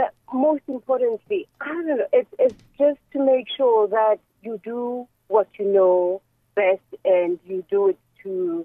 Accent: Johannesburg, Gauteng, South Africa; a sister of many people, and yes, I grew up in Johannesburg, Kusoweto, Johannesburg

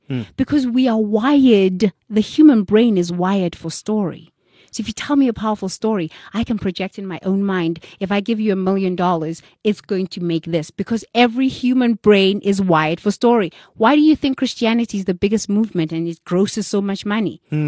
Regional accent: South Africa; English is a second language; moved away as an adult; now in United States; you know, as a South African, when I first got to America and somebody said to me, I actually don't care.

